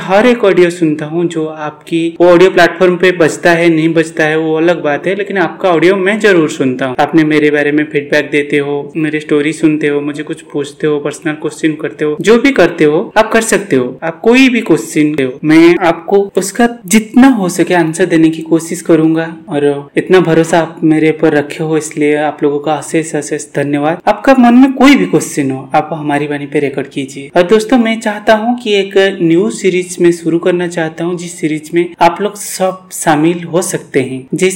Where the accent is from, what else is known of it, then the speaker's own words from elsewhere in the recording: Odisha, India; ओडिशा से हूँ, spinal cord injury wheelchair user.